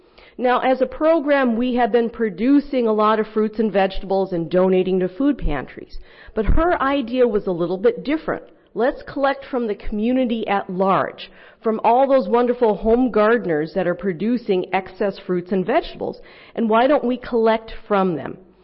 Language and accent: English; North Dakota, United States; So I'm from North Dakota